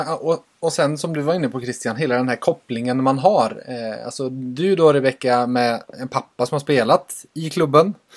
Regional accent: Värmland, Sweden; jag är uppvuxen några mil utanför Karlstad

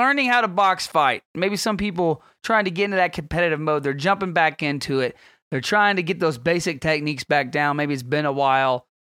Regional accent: Texas, United States; I'm from Texas, bro. You know that.

